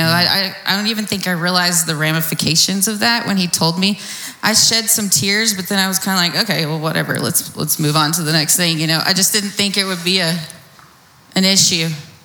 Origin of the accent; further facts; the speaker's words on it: Midlothian, United States; I was born and raised in Midlothian, graduated from Midlothian High School 2005.